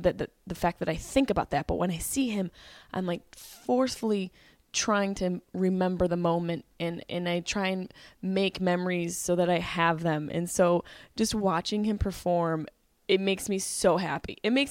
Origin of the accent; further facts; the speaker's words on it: Syracuse, New York, United States; Then I went to Syracuse, New York and performed at the Funny Bone, my hometown, my home club.